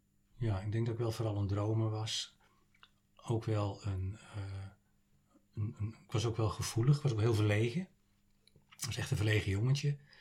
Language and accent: Dutch; Utrecht, Netherlands; also born or lived in Zeist; ik ben in Zeist geboren. Hebben we 2,5 jaar gewoond, toen zijn we naar Utrecht gegaan.